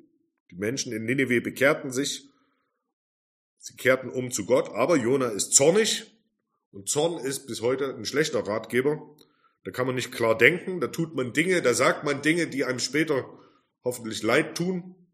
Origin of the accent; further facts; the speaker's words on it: Germany; Gerade wir als Deutsche sind da sehr bekannt dafür.